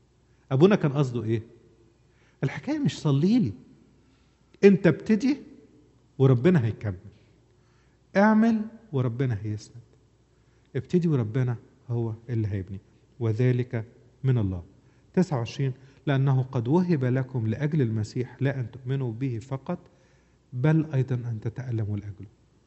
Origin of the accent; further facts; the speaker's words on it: Upper Egypt, Egypt; عندنا في الصعيد in upper Egypt في كلمة دايما يقولوها